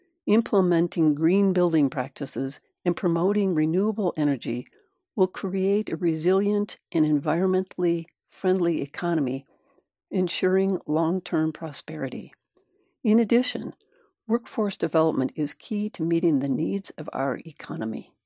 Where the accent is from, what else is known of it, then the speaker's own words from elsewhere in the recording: Flagstaff, Arizona, United States; I was born and raised in Flagstaff. My children are attending some of the same schools I did.